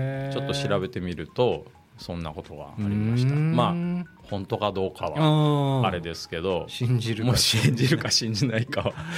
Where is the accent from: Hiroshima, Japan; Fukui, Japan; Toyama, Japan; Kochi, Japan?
Kochi, Japan; でも出身って僕高知じゃないですか、